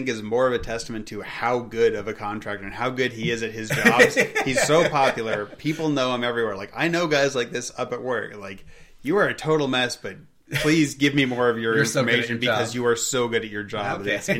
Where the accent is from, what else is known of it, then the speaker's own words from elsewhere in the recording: Valdez, Alaska, United States; my hometown has changed.